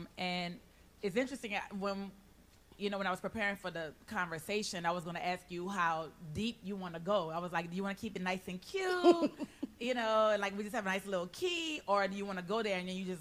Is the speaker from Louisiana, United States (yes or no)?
yes; New Orleans, Louisiana, United States; I grew up in New Orleans, which is predominantly Black.